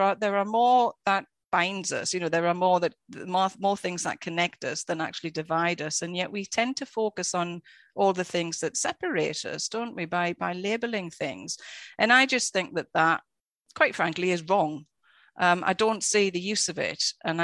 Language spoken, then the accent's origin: English; United Kingdom; You know, I'm white, I'm British, I'm, you know, whatever, all of these labels that people give me.